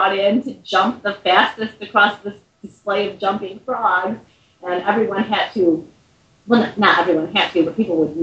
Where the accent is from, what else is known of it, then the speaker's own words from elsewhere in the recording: Ohio, United States; born there; I was born in Ohio, but it's not like my dream state or anything.